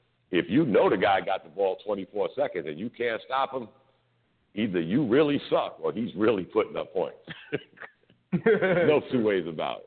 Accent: New York City, New York, United States; I'm a New Yorker guy. I don't like seeing our teams losing.

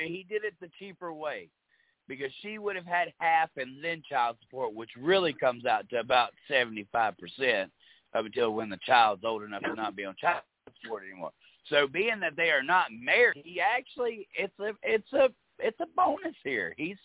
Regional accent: Mississippi, United States; I'm from Mississippi.

